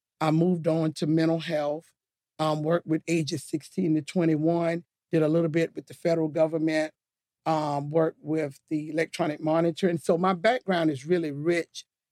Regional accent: St. George, South Carolina, United States; I'm originally from St. George, South Carolina. It's a rural area. I like to call myself a country girl.

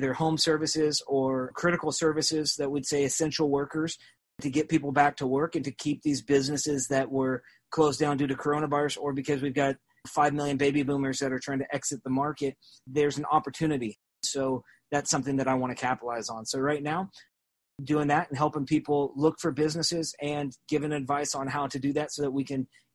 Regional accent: Salem, Oregon, United States; So, I grew up in Salem, Oregon, and went to public school, didn't have anything really special, did some private school when I was little

